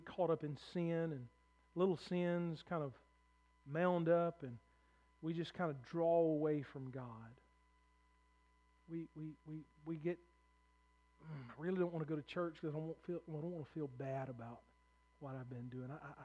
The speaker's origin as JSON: {"language": "English", "country": "United States", "said": "I'm a citizen of the United States. I'm an American."}